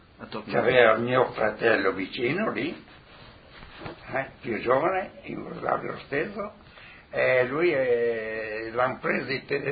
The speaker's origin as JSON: {"language": "Italian", "town": "Talmassons", "region": "Friuli-Venezia Giulia", "country": "Italy", "tie": "born there", "moved": "yes", "said": "A Talmassons, provincia di Udine."}